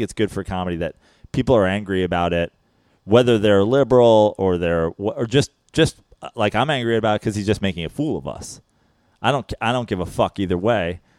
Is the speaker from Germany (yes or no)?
no; New York, United States; as a New Yorker, as a New Yorker, I'm like, this guy's a lifelong Democrat